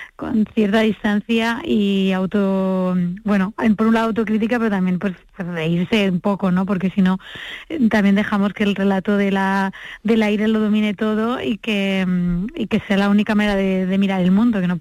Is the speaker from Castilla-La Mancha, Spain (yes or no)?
no; Úbeda, Andalusia, Spain; yo soy de Úbeda, que en realidad, como bien sabes, pues pueblo no es, que es una ciudad...